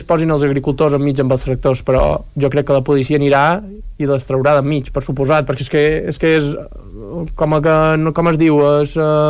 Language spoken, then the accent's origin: Catalan; Mallorca, Balearic Islands, Spain; mira que jo sóc de Mallorca